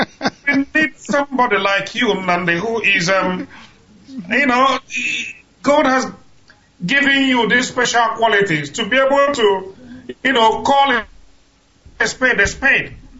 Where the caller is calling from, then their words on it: London, United Kingdom; I'm calling from London.